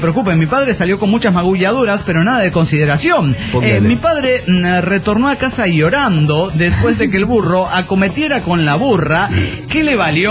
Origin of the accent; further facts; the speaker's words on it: Zapopan, Jalisco, Mexico; de Zapopan, Jalisco.